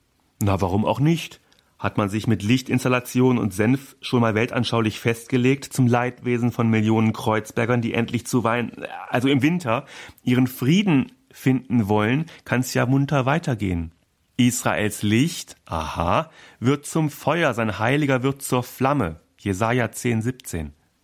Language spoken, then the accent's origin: German; North Rhine-Westphalia, Germany; Also da, wo ich herkomme, vom Niederrhein nämlich, ist das ganz anders mit der Kommunikation.